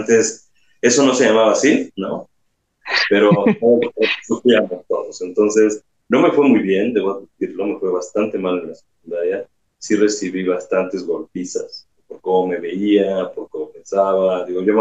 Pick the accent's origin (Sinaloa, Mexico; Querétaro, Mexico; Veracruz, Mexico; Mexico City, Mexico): Mexico City, Mexico; born there; Entonces, sí, nací por acá en la Ciudad de México.